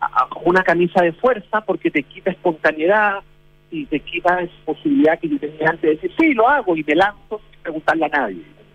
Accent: Chile; que soy yo, que soy el chileno

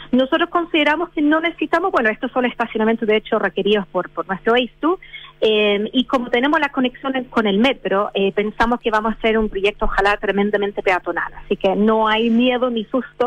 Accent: England, United Kingdom; Spanish is a second language; Soy inglesa.

